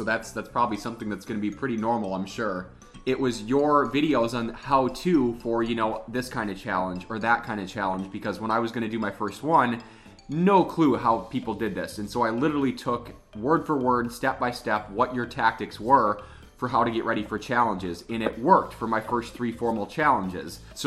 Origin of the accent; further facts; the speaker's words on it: Wisconsin, United States; I'm lactose intolerant, unfortunately, born and raised in Wisconsin, and here I can't have dairy.